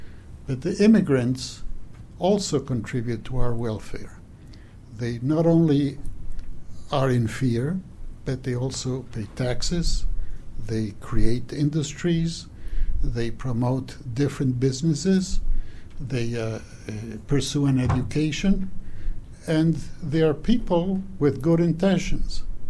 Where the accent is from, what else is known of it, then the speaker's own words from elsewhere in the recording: Argentina; both my wife and I are immigrants. We've been here for several decades. I come from Argentina.